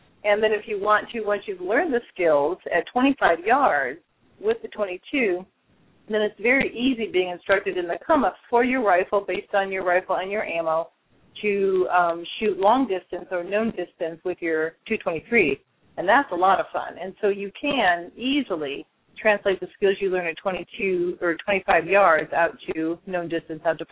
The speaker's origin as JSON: {"language": "English", "region": "Illinois", "country": "United States", "said": "I can only really speak for Illinois. I'm from Illinois"}